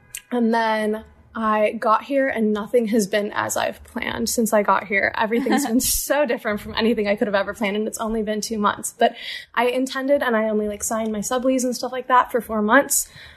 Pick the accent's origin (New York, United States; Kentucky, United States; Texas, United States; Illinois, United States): Illinois, United States; Chicago; moved away as an adult; now in California; Yeah, so I'm originally from Chicago, suburb of Chicago, northwest suburbs.